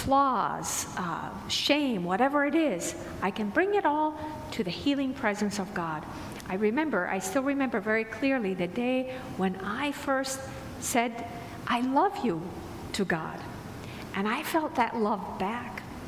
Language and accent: English; Syria; I grew up in Syria in a culture that really devalued women and still does.